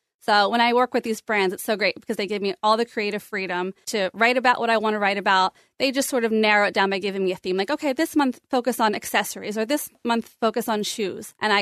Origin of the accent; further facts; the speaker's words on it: Berwyn, Pennsylvania, United States; Yes, I grew up in Berwyn.